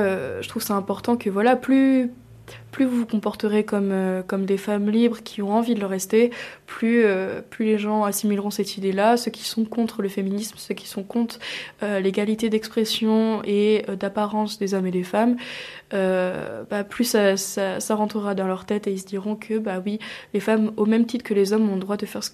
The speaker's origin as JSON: {"language": "French", "town": "Bourg-en-Bresse", "region": "Auvergne-Rhône-Alpes", "country": "France", "tie": "born or raised there", "lives_now": "Lyon, France", "said": "je sais que moi, j'habite sur Lyon, mais j'ai grandi sur Bourg."}